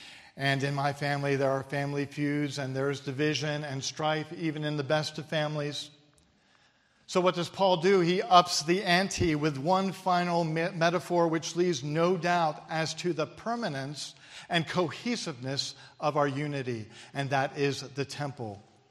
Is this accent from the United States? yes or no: yes; the North, United States; So what did it matter if I was a Yankee from the North? We could still connect.